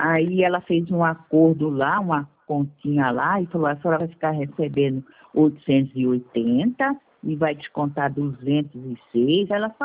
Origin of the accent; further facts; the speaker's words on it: Pariquera-Açu, São Paulo, Brazil; De Pariquera-Açu. A operadora é 13. 13 é o Vale do Ribeira.